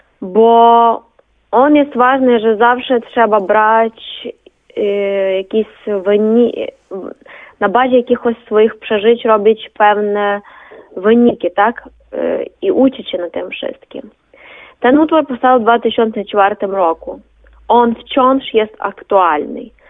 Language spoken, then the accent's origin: Polish; Ukraine; Polish is a second language; Bo my jesteśmy Ukraińcami, trzeba pamiętać o swojej przeszłości